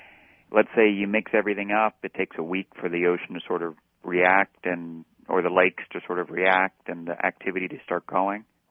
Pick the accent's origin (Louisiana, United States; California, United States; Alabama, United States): California, United States; Santa Barbara; So, I mean, I grew up in California. And in the Santa Barbara area